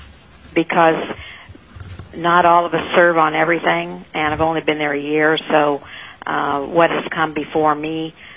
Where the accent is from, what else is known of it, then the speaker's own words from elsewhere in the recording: Colorado, United States; born there; now in Alaska, United States; Well, I was born in Colorado to a lawyer family, and I subsequently married one who brought me to Alaska.